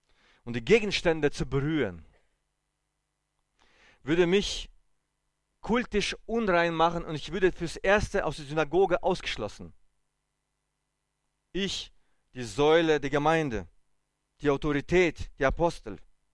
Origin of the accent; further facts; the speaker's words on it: Germany; Okay, ich komme aus Deutschland, ich hatte Angst, ich habe berechtigte Angst gehabt, aber er aus Weißrussland.